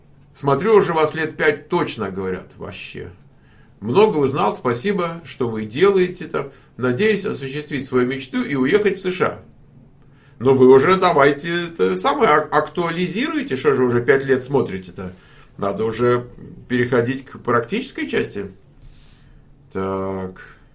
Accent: Moscow, Russia; я из Москвы, понимаете, я ни сыростью, ни снегом, там, ни слякотью, ничем таким меня, знаете, не напугать.

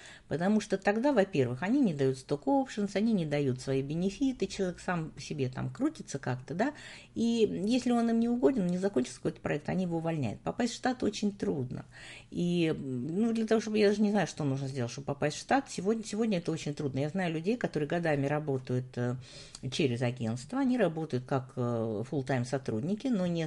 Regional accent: Ukraine; Я сама выросла на Украине

